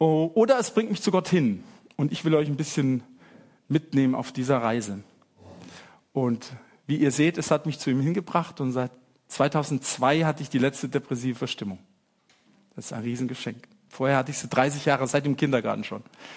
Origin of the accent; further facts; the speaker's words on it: Mainz, Rhineland-Palatinate, Germany; Ich komme aus Mainz und bin verheiratet seit 28 Jahren.